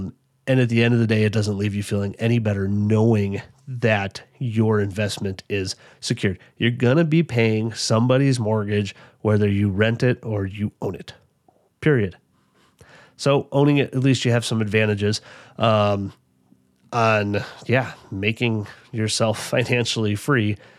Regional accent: Chicago, Illinois, United States; now in Denver, United States; I'm from Chicago originally, as you may know, where lots of people take public transportation.

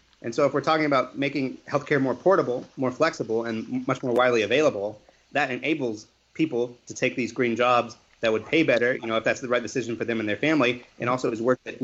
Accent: Tennessee, United States; Dan Jones from my home state of Tennessee, he used to be Obama's green jobs czar

